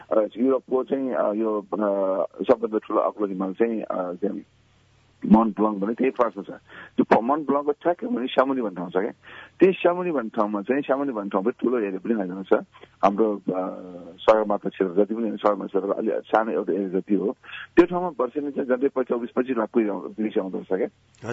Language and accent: Nepali; Khumbu, Koshi Province, Nepal; अहिले कुम्बुमा जति ठुलो जङ्गल छ तीमध्ये मेरो पनि रोप हुन्छ, हामीले रोप्यौँ